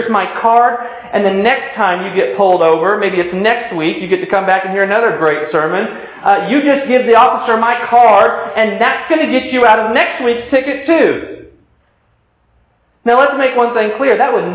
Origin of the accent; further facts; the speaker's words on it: the South, United States; Oh, there's that y'all that came out. Did you hear it? I'm a Southerner. It's okay. I can say it.